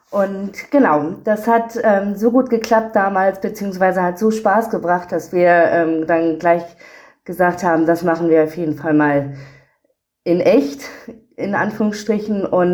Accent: Schleswig-Holstein, Germany; now in Hamburg, Germany; Aus Schleswig-Holstein ursprünglich. Genau, dort bin ich aufgewachsen und lebe jetzt in Hamburg.

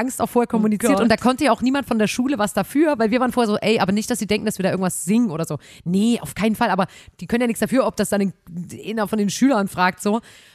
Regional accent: Germany; wir sind blond, wir kommen aus Deutschland … ich kann ja gut reden mit dir

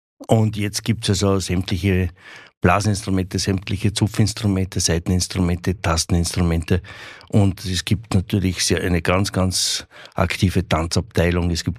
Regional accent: Wieselburg, Lower Austria, Austria; Vor fast 38 Jahren bin ich aus Oberösterreich nach Wieselburg zurückgekommen, weil ich bin ja Wieselburger.

